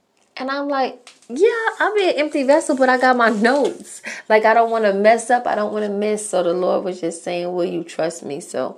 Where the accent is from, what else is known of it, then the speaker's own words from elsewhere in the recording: New York City, New York, United States; I just got back from New York, my hometown, New York City.